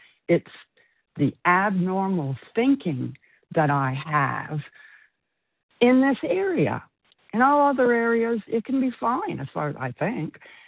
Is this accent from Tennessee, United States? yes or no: no; Florida, United States; I am from Florida.